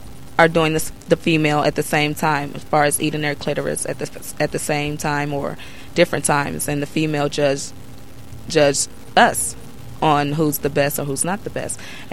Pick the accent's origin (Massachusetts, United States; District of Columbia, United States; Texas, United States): District of Columbia, United States; Washington; Well, I'm from Washington, D.C.